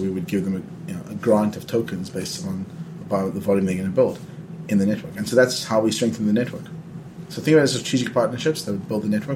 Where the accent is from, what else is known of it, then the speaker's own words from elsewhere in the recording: South Africa; And I'm from South Africa. I grew up under apartheid.